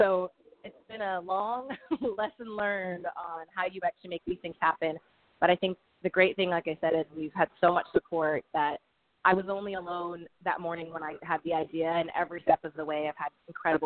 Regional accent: California, United States; I'm a millennial and I'm a woman and, you know, I'm Californian

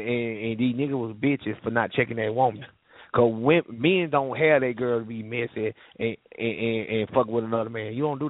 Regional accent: Long Beach, Virginia, United States; born there; I was born in Virginia, Long Beach, Virginia.

